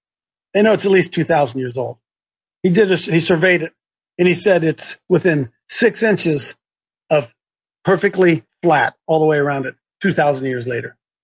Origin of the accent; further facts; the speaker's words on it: Ohio, United States; This is my hometown. And I went, not hometown, home county, same county.